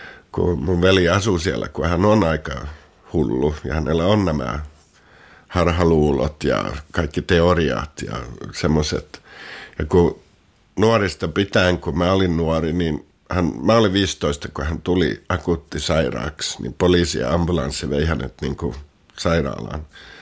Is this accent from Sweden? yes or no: yes; Gothenburg, Västra Götaland, Sweden; also born or lived in Finland; now in Stockholm, Sweden; ja mä asun Tukholmassa. Olen asunut täällä jo 20 vuotta, mutta mä oon Göteborgista alusta vain. Ja sitten Suomesta myös. Mä tulin Ruotsin, kun mä olin 7 vuotta.